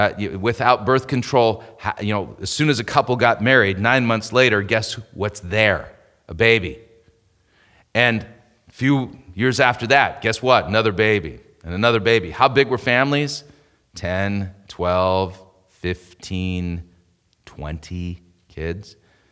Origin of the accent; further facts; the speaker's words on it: California, United States; When I grew up in Southern California, spent a lot of time at the beach.